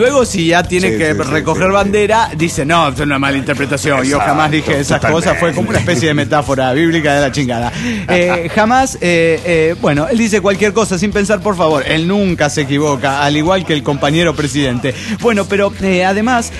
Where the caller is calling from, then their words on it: Guadalajara, Jalisco, Mexico; de Guadalajara, Jalisco, México.